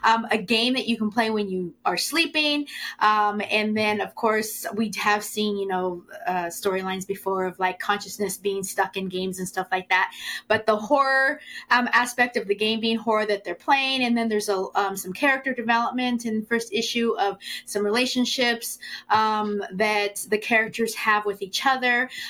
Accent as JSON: {"language": "English", "town": "Hanford", "region": "California", "country": "United States", "tie": "born or raised there", "said": "my hometown is a small Central California town called Hanford."}